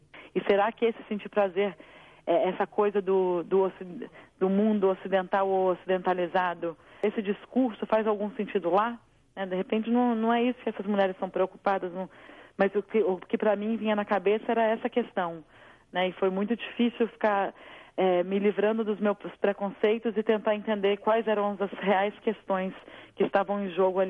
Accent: Brazil; born there; o país onde eu nasci.

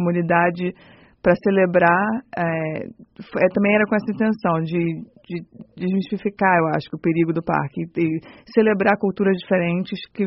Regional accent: Brazil; Eu sou brasileira

